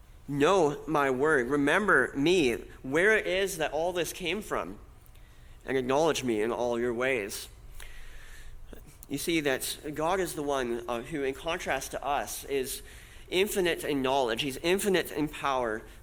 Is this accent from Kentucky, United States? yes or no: no; North Dakota, United States; It's like where I grew up in North Dakota in the wintertime when you would breathe and it would be just a mist